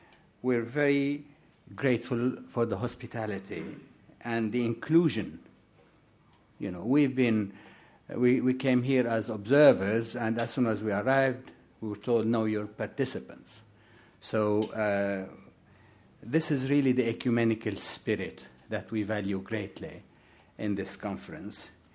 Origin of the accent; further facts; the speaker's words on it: Lebanon; and I'm originally from Lebanon. You see, I cover quite a bit of terrain there.